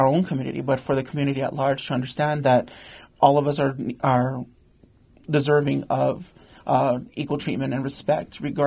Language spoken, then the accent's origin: English; El Paso, Texas, United States; Because even though growing up in El Paso, even though there can be a little bit more of a liberal mindset